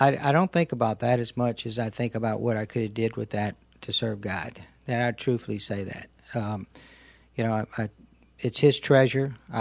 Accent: Baton Rouge, Louisiana, United States; It was excellent. I tell you, Jim, it was one of the best places in the world to grow up. You know, Standard Oil came there in 1909

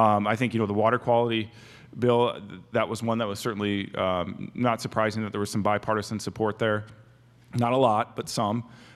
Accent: Iowa, United States; and I grew up in Iowa

